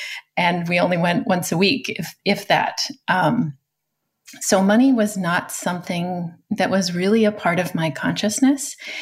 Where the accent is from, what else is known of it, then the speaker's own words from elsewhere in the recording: Oregon, United States; I was born in 1975 and I was raised on the Oregon coast with parents who had traveled or who had left the East Coast